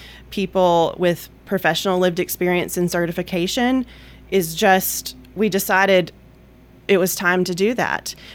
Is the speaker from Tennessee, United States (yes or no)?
yes; Tennessee, United States; I'm born and raised in Rutherford County. So this county has raised my two girls and my husband. So deep roots here.